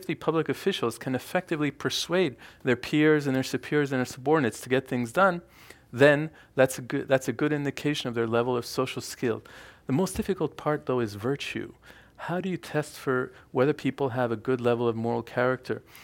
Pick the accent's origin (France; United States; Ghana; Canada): Canada; I'm Canadian